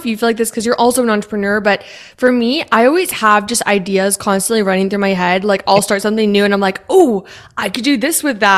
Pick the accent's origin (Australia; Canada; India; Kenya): Canada; also born or lived in West Texas, United States; I grew up in Canada. That's where my childhood was. I've lived all over the place though. Originally I was born in West Texas, so part Texan, part Canadian.